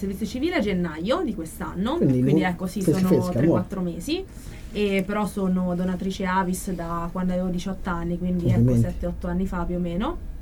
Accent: Perugia, Umbria, Italy; Sono di Perugia.

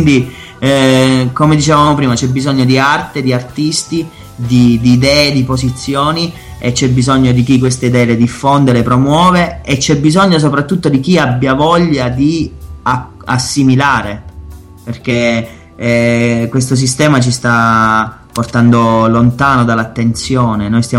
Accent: Atri, Abruzzo, Italy; qua c'è un attore di Atri, appunto, del mio paese

